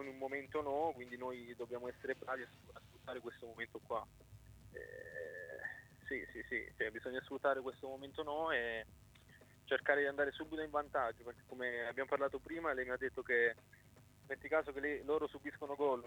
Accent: Lecce, Apulia, Italy; io vengo da Lecce e quindi cioè, vivo vicino al mare

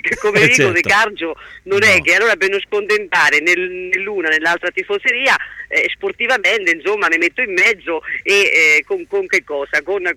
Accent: Macerata, Marche, Italy; tutti noi di Macerata stiamo in attesa di questo derby

